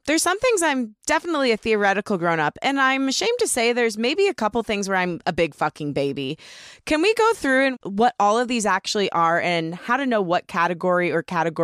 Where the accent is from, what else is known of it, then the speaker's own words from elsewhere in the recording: Michigan, United States; I grew up in the Midwest. In Michigan, we say aunt